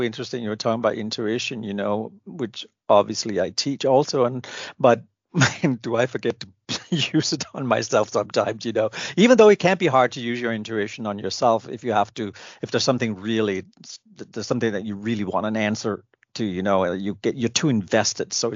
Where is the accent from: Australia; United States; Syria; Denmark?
Denmark; English is a second language; being born and raised in Denmark, that's pretty much, it's always dark there in the winter